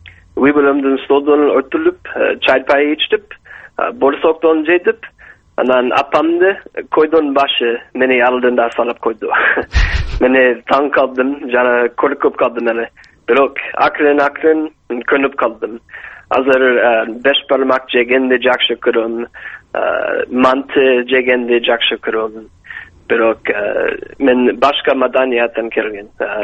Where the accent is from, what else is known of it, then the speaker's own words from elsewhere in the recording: California, United States; Kyrgyz is a second language; moved away as an adult; now in Darkhan, Kyrgyzstan; Мен Калифорниядан келгем. 1 жыл мурда. Мен 33 жаштамын. Буга чейин Америкада жүргөндөр.